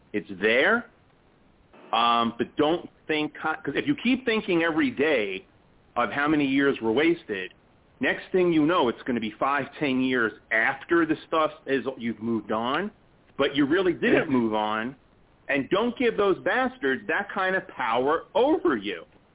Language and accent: English; New York City, New York, United States; The background here is I grew up in the Bronx, and, it was very common for, me and the guys to just, like, hang out and BS.